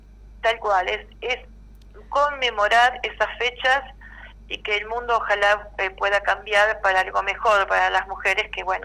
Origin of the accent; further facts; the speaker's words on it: Argentina; Argentina